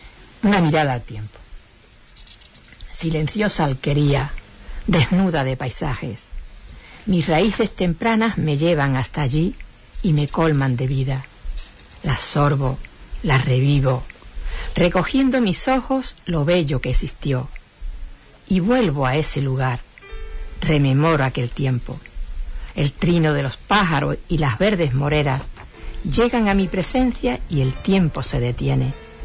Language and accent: Spanish; San Juan, Spain; born there; Nací en San Juan porque mi madre, mi abuela vivía en San Juan y fue a dar luz allí